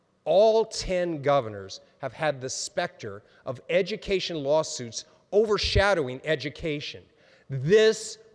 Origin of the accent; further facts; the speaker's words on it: Hays, Kansas, United States; I had the opportunity to visit a public school in my hometown of Hayes.